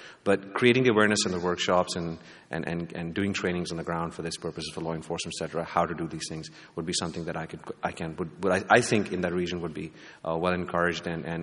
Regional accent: Pakistan; I come from Pakistan. I can tell you that there are a lot of things, like, you know, people are trying to block and filter the internet

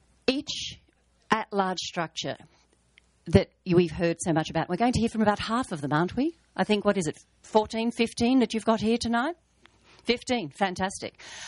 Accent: Australia; accent: Australian; I'm going to apologise for having to speak in my mother tongue, which is Australian, it's not even English

